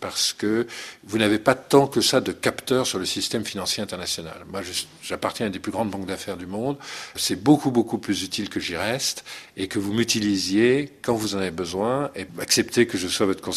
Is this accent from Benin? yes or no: yes; Benin; Je suis béninois, mes enfants comme mes pères habitent au Bénin, et on y est très actifs dans ce pays.